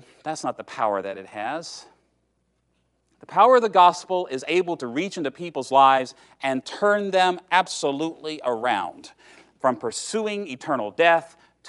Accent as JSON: {"language": "English", "region": "Virginia", "country": "United States", "said": "you see, I'm from Southwest Virginia, which is very different from West Virginia"}